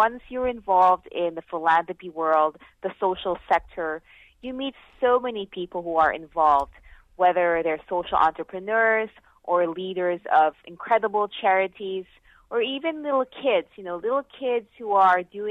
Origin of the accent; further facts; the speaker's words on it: Philippines; because I grew up in the Philippines, that there was a lot of poverty all around.